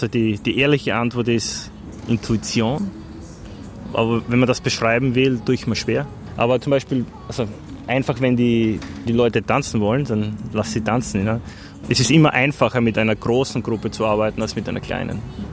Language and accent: German; Styria, Austria; Weil ich komme aus der Steiermark, da spricht man Dialekt.